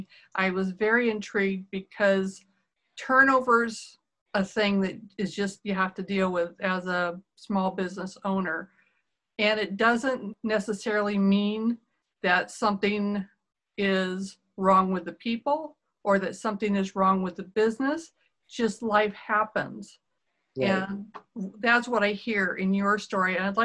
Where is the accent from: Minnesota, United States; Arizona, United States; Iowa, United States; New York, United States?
Iowa, United States; I thought it was really cool because we're both from Iowa, central United States, flyover country.